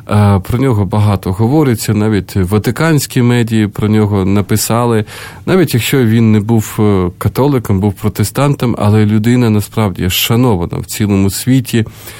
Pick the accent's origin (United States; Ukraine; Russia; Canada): United States; Адже ми, американці, так багато молимося, у нас така християнська країна